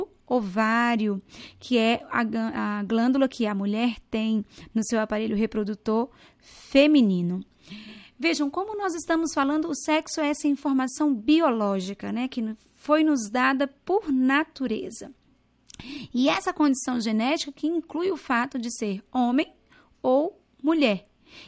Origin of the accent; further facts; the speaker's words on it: Goiás Velho, Goiás, Brazil; born there; Eu nasci em Goiás Velho, olha só, em Goiânia.